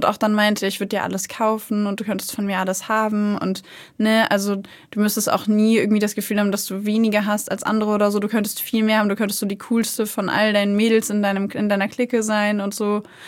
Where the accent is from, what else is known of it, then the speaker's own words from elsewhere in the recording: Hanover, Lower Saxony, Germany; ich komme eigentlich aus Hannover, bin da aufgewachsen.